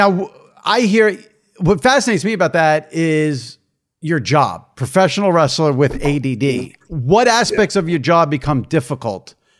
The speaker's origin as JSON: {"language": "English", "town": "Syosset", "region": "New York", "country": "United States", "tie": "born or raised there", "said": "I grew up in Syosset. They're right next to each other."}